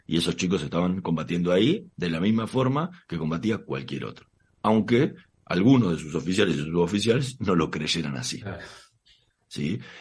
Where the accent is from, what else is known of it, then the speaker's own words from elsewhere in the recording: Argentina; Somos todos argentinos.